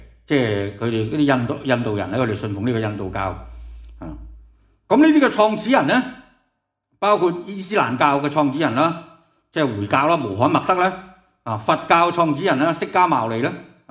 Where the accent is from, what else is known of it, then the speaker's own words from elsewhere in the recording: China; 中国人咧，我哋中国人最怕提一个字嘅